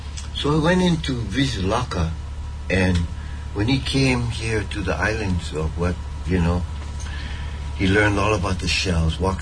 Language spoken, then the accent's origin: English; Hawaii, United States; my relationship with Kaimi is I'm from Oahu and live Kama'aina to the Valley of Waimiha.